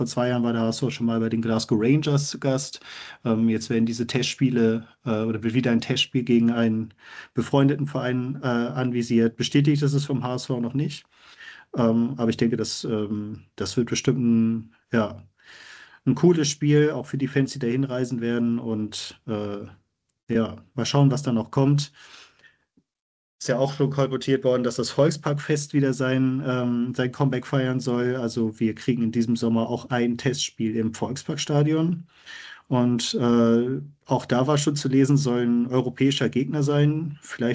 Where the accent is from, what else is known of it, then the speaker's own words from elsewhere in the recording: Schleswig-Holstein, Germany; quasi einmal durch mein Heimatland Schleswig-Holstein durch nach Dänemark